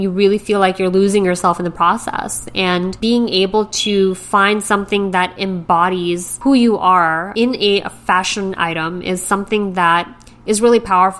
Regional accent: New York City, New York, United States; Growing up in New York City, I always loved to take in all the fashion in the city

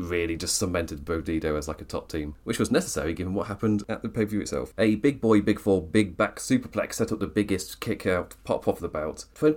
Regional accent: United Kingdom; As a British person, was a lovely, lovely moment.

